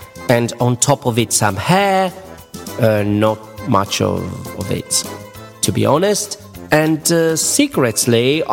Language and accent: English; northern Italy, Italy; English is a second language; Of course, I come from Italy. I'm Italian. I'm from the north of Italy.